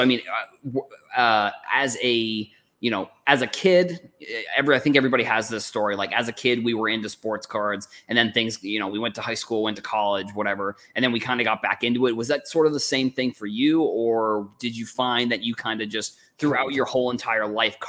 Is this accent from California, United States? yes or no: no; Massachusetts, United States; I remember, so I grew up on Cape Cod, and there used to be like a flea market.